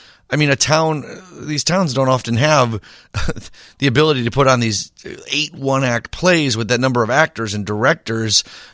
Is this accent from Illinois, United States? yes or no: yes; Downers Grove, Illinois, United States; as a kid, I grew up in Downers Grove.